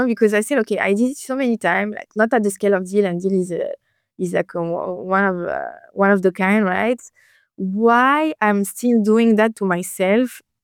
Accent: France; I grew up in France. And I know that in France, where I'm coming from

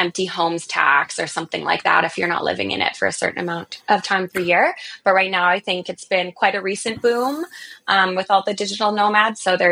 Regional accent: Canada; When I was growing up in Canada

